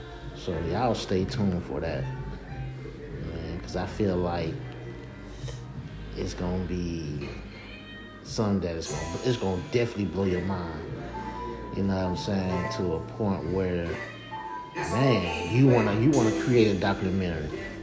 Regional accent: McDonald, Georgia, United States; From my hometown, you know, through the ups and downs, I'll tell you about that. From McDonald, Georgia, I'll give y'all some inside details about McDonald, Georgia

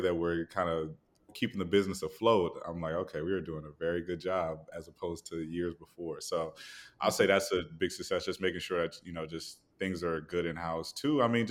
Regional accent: Ondo, Nigeria; I'm from Ondo State, Nigeria.

